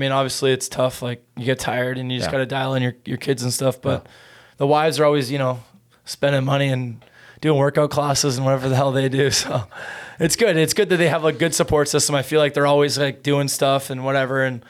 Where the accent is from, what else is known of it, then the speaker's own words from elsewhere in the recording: New York, United States; Like I mean, we came from New York, all of us, but like the food scene here is like unreal.